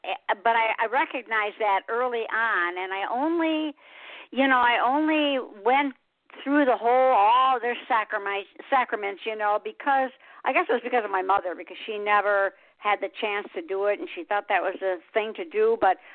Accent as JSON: {"language": "English", "town": "Detroit", "region": "Michigan", "country": "United States", "tie": "born or raised there", "said": "And I came from Detroit. You've probably heard about Detroit and all the horrors there."}